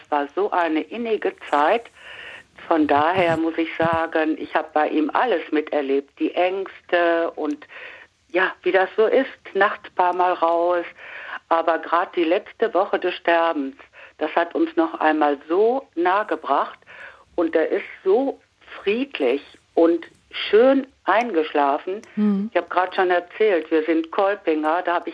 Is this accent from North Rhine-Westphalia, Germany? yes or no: yes; Lippstadt, North Rhine-Westphalia, Germany; Ich komme aus Lippstadt